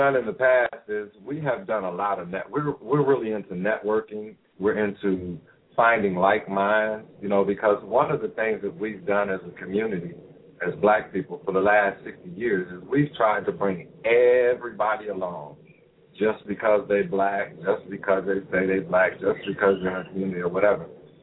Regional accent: Toledo, Ohio, United States; He happens to be from my hometown, Toledo. And so when I went back to Toledo

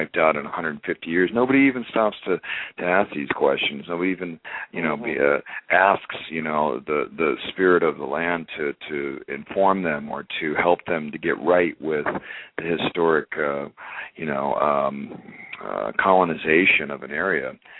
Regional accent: United States; I mean, I come from the Columbia River Gorge.

